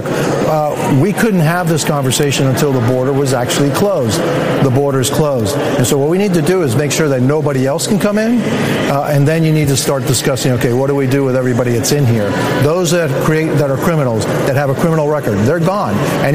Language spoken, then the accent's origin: English; Miami, Florida, United States; And look, I come from Miami. We have, it's 70% Hispanic.